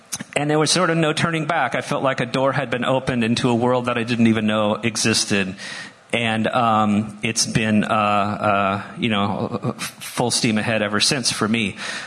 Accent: Auburn, California, United States; When I was a boy growing up in Auburn, California, east of here, a town that I still live in, small town, kind of artsy, but no real art infrastructure.

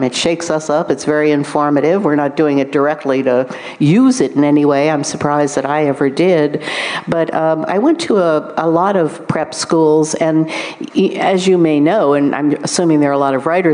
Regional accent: Washington, District of Columbia, United States; I mean, I grew up in Washington, D.C. I'm a public school kid

